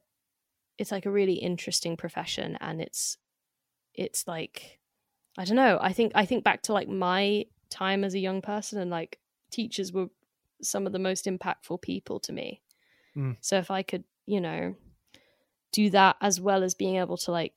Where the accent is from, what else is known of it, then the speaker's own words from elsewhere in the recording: London, United Kingdom; And honestly, as a Londoner, like I realized I couldn't walk anywhere with headphones in anymore